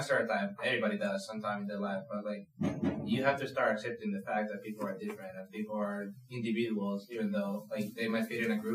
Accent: Spain; English is a second language; I'm from Spain, so obviously I have an accent.

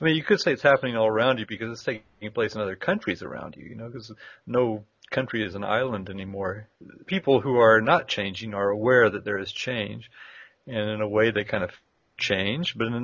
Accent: United States; you could say that about where I grew up in America as well.

